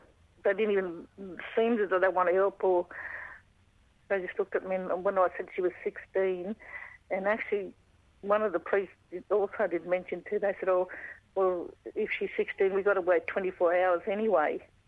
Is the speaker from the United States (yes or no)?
no; Bowraville, New South Wales, Australia; and I grew up around the Bowraville area.